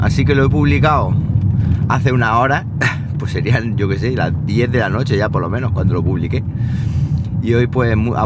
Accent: Andalusia, Spain; accent: Andalusian; soy de andaluz y no produzco y no pronuncio las S, ¿qué hago?

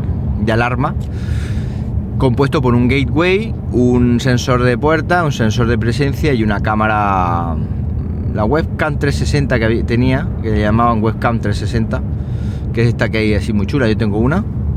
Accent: Siles, Andalusia, Spain; este fin de semana he estado en Siles en mi pueblo. Siles es un pueblo de Jaén, un pueblo que está muy, muy bonito. O sea, no es porque yo sea de allí, que también, pero es un pueblo que está metido entre montañas.

